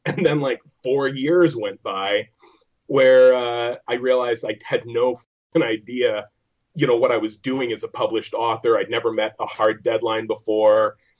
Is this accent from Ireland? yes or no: no; Wisconsin, United States; Mostly central Wisconsin. I traveled when I was younger, but this is where I've lived my whole life.